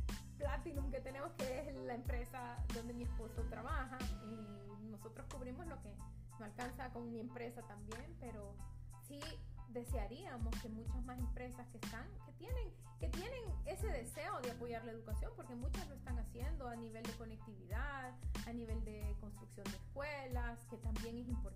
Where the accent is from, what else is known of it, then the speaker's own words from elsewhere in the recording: Honduras; den a conocer Honduras por lo que realmente somos los hondureños